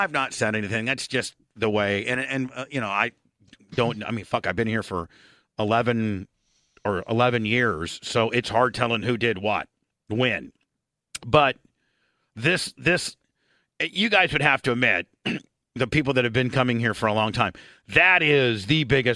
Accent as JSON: {"language": "English", "town": "Warsaw", "region": "Indiana", "country": "United States", "tie": "born or raised there", "said": "No, motherfucker, Warsaw"}